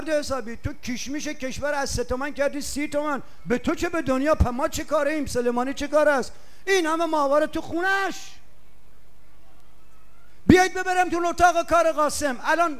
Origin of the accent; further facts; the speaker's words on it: Khuzestan, Iran; من بچه خوزستانم، سالی دو بار بارون داشتیم